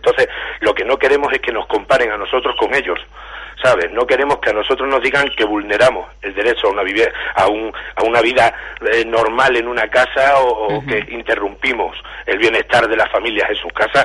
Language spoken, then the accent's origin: Spanish; Cáceres, Extremadura, Spain; Somos gente de Cáceres, que tenemos un problema muy gordo